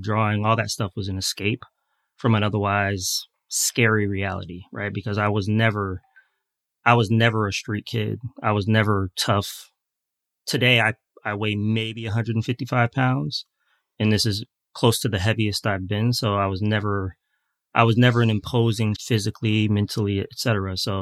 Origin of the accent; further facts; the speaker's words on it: New Haven, Connecticut, United States; So I grew up in New Haven, Connecticut.